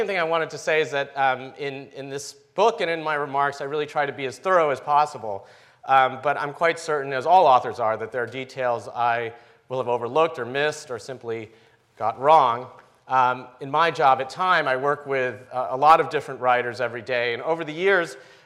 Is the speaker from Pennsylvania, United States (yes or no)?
no; New York, United States; I'm from New York, and as a New Yorker, I've developed a thick skin